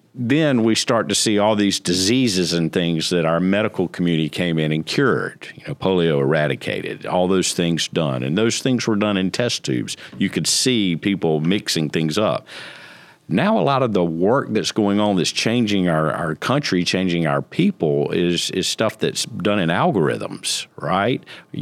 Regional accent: United States; born there; I was born in America, but my ancestors were not.

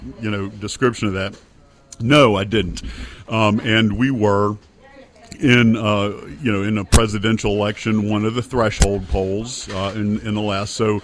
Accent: North Carolina, United States; I grew up in North Carolina, although my grandparents are here in South Carolina.

